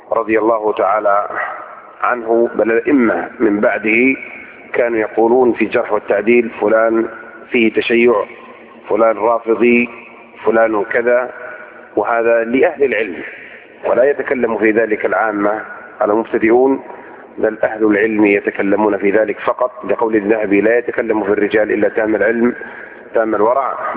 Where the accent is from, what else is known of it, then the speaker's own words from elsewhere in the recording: Saudi Arabia; ثم أن ولي الأمر عندنا بالمملكة العربية السعودية